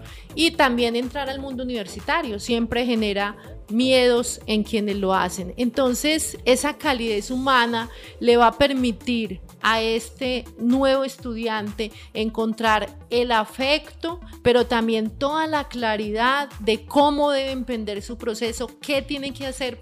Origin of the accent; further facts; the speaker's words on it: Pereira, Risaralda, Colombia; yo soy del Eje Cafetero, Pereira. Me gradué allí